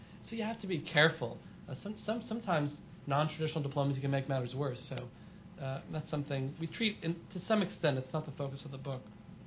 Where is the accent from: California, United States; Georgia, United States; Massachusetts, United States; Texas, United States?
California, United States; because I'm from California, I'll use the Hollywood metaphor.